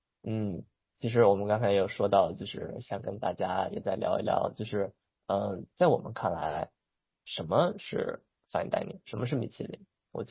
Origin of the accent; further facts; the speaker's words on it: Beijing, China; 就是我们俩作为就是北京长大的小孩，其实无非就是外地人去吃